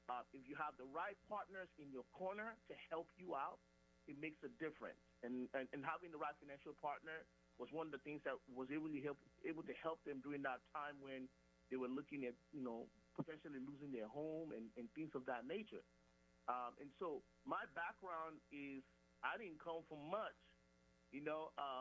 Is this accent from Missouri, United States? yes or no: no; California, United States; And for me, growing up, I grew up in California, and I saw a lot of just a lot of things that they went through.